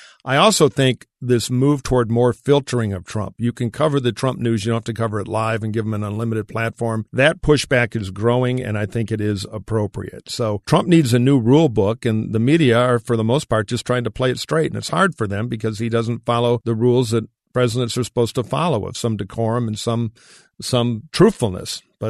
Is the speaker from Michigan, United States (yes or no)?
yes; Detroit, Michigan, United States; I want to do a little quick salute to my hometown of Detroit.